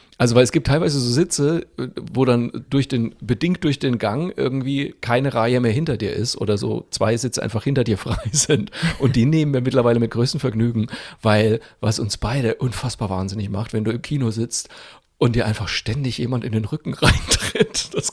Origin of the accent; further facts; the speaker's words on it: Bavaria, Germany; was mir als Franke einfach extrem entgegenkommt.